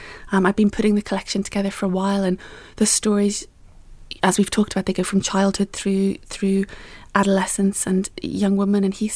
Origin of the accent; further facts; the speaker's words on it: Belfast, Northern Ireland, United Kingdom; accent: Belfast; I was born in Belfast, grew up there, but my mum is from England, and my sisters and I were always how now rather than how now